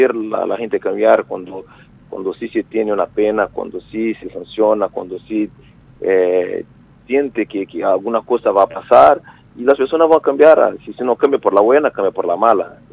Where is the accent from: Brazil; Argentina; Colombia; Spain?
Brazil; Pelotas, Rio Grande do Sul; Spanish is a second language; Soy de Pelotas.